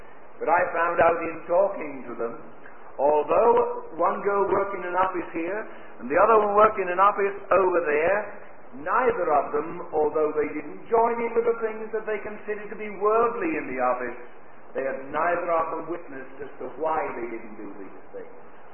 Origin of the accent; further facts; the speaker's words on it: England, United Kingdom; Maybe I'm an Englishman and appreciate dignity a little more than I ought.